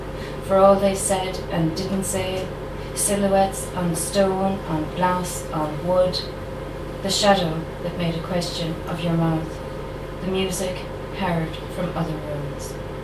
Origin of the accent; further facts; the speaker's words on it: Connacht, Ireland; I'm on the Sligo-Mayo border. I'm originally from Sligo, so I suppose there's an importance there.